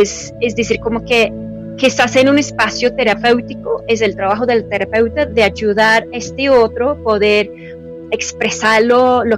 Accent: United Kingdom; Spanish is a second language; yo soy del Reino Unido.

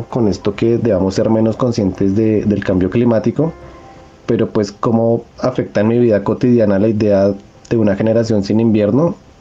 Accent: Colombia; La verdad que a uno como colombiano no le afecta tanto en lo cotidiano el tema climático, porque como vivimos sin estaciones

